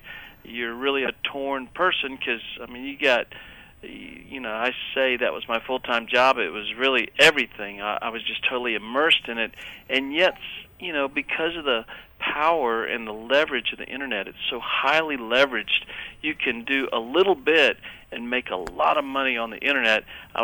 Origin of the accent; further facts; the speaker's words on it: Texas, United States; You know, I grew up, you know, I'm a Texan, I'm an American